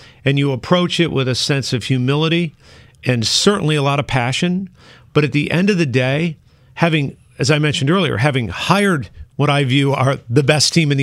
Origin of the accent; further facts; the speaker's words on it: Buffalo, New York, United States; born there; So I was born in Buffalo, New York.